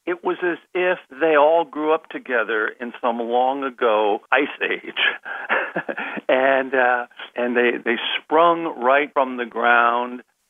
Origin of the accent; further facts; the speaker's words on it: Kankakee, Illinois, United States; myself, having grown up in Kankakee, Illinois, and then later in the Illinois suburb. Chicago is sort of my hometown.